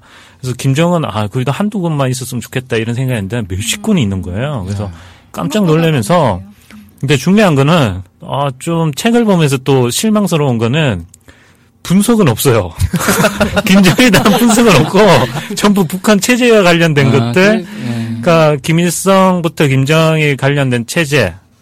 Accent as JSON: {"language": "Korean", "country": "South Korea", "said": "어차피 우리도 한국 사람이고"}